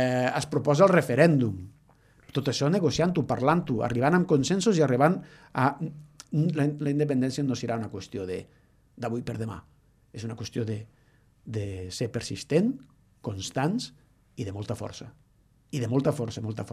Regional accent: Falset, Catalonia, Spain; Jo soc de la comarca, soc de Falset, soc del Priorat

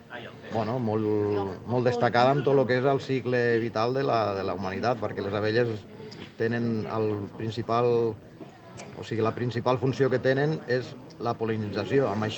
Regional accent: Riba-roja d'Ebre, Catalonia, Spain; Nosaltres som de Riba-roja d'Ebre.

